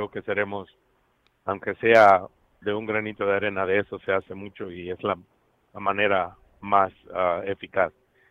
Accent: Honduras; Siendo hondureño, pues se siente en mi corazón una tristeza

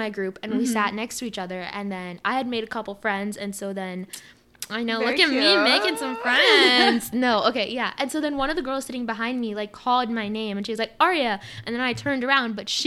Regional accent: Pennsylvania, United States; I'm from America. And I was like, yeah, I'm from Pennsylvania.

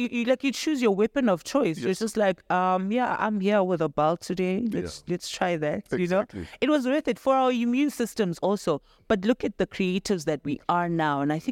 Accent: Daveyton, Gauteng, South Africa; I'm from Davyton in the East Rand.

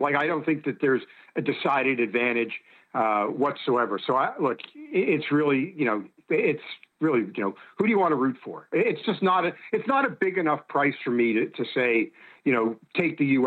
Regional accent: Toronto, Ontario, Canada; also born or lived in Montreal, Canada; now in United States; So I was born in Montreal, raised in Toronto. I grew up a Canadiens fan, but I've lived in the U.S. longer than I lived in Canada.

